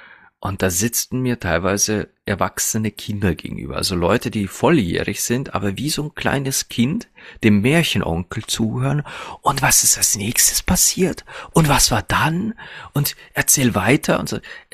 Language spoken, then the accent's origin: German; Austria; bei uns in Österreich gibt es eine Reinigungsmittelmarke, die nennt sich Provin.